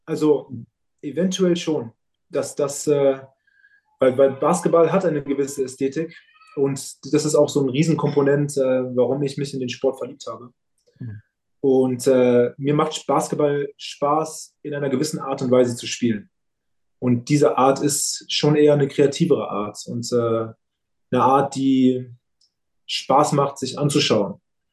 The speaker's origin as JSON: {"language": "German", "region": "Berlin", "country": "Germany", "tie": "born or raised there"}